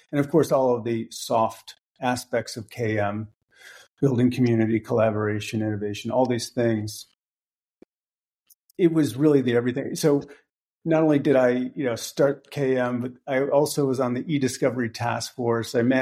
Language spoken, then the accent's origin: English; Syracuse, New York, United States; originally starting in my hometown in Syracuse, New York, for a couple of years, and then moved to New York City at the end of 98.